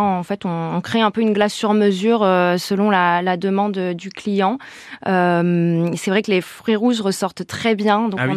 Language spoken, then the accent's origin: French; Provence-Alpes-Côte d'Azur, France; also born or lived in Haute-Savoie; now in Landes, France; Alors, moi, je suis originaire du Var.